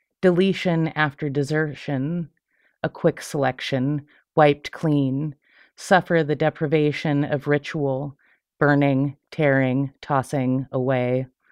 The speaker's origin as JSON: {"language": "English", "region": "Indiana", "country": "United States", "tie": "born or raised there", "lives_now": "Montana, United States", "said": "I grew up in Indiana. I went to Purdue University in my, just across the river from my hometown."}